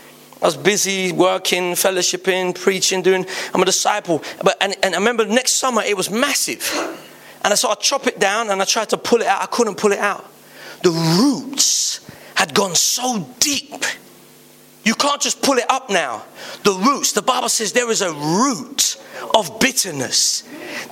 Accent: London, United Kingdom; I talk the way I talk. Born and raised in South London my whole life. I'm not ashamed of that.

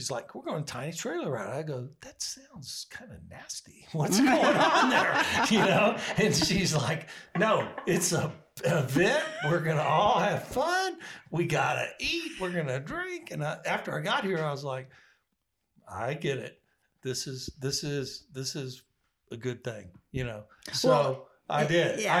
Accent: New Braunfels, Texas, United States; from New Braunfels, Texas.

